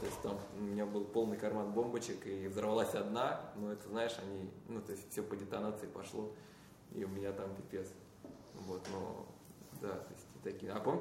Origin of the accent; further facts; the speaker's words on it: United States; now in Canada; Ну, а я из Америки как раз таки сюда перебрался.